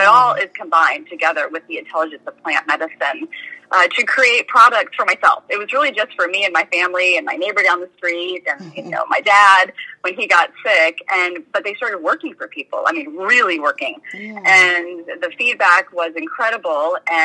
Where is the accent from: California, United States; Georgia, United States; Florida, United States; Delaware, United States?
Georgia, United States; I'm originally from Georgia. So when I was first diagnosed, I was searching bookstores in Savannah and in Atlanta and around the state trying to find alternative treatments.